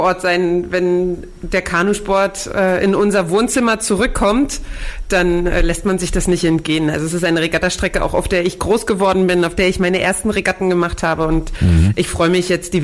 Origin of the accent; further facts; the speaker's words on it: Potsdam, Brandenburg, Germany; Ja, ein Urgestein von Geburt an bis heute.